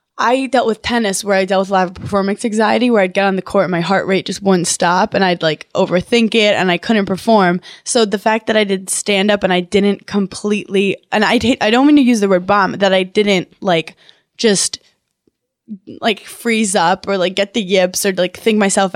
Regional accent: Brooklyn, New York, United States; I'm from Brooklyn, New York.

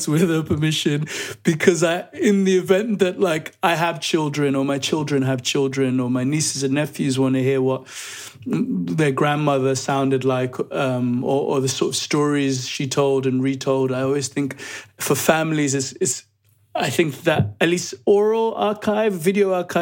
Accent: Nigeria; now in United Kingdom; growing up in Nigeria and here in the UK

